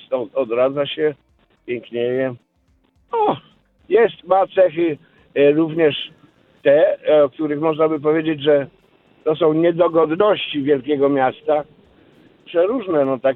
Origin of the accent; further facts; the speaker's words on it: Upper Silesia, Poland; To jest miasto, do którego wyruszyłem z mojej małej ojczyzny, z południowej Polski zachodniej, ze Śląska Górnego, żeby zdobyć świat.